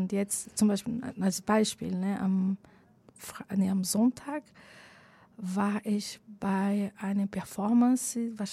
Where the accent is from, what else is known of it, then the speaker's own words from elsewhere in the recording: Brazil; now in Germany; also ich komme aus Brasilien und seit ich wieder in Deutschland bin, das heißt seit 5 Jahren